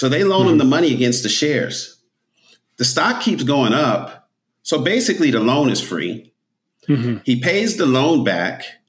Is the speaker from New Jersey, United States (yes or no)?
yes; New Jersey, United States; I grew up in North Jersey, close to New York.